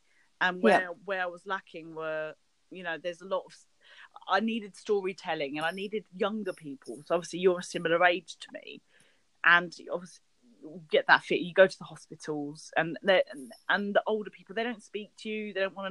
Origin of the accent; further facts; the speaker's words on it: South East England, United Kingdom; now in London, United Kingdom; I'm British Pakistani, you know, daughter to immigrants, grew up in Kent, moved to South London and set up a restaurant there in 2015.